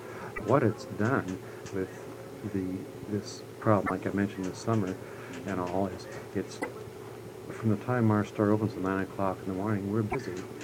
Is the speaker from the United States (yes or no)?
yes; Farrell, Pennsylvania, United States; being born and raised in Farrell and the recreational facilities that I knew as a child